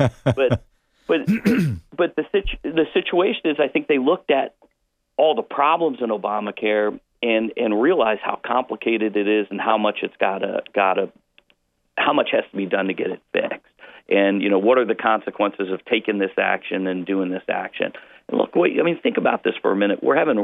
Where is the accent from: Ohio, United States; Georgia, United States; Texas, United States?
Ohio, United States; And there's 20 counties in my home state of Ohio where you don't have any providers.